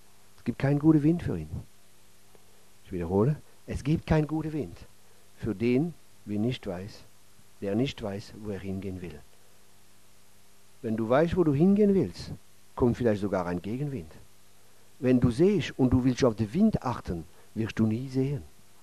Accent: France; now in Germany; Man merkt in Deutschland, als Franzose merke ich das besonders, man ist sehr geengt.

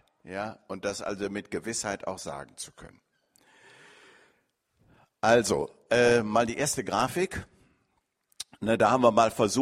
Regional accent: Bielefeld, North Rhine-Westphalia, Germany; weil ich bin in Hoberge-Ührentrup groß geworden, habe dann eine Zeit lang bei der Bundeswehr in Norddeutschland und Studium in Karlsruhe gewesen und bin dann hier zurück nach Bielefeld

